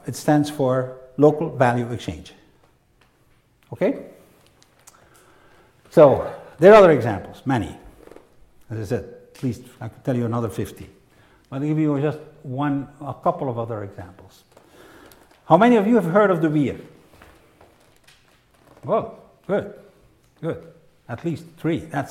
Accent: Belgium; Okay, I am from Belgium, so I have to have my pitch.

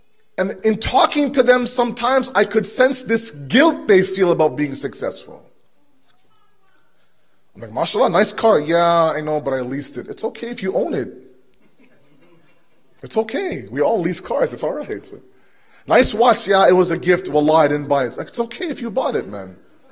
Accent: Toronto, Ontario, Canada; Me growing up in Toronto, I had the exact same misconception.

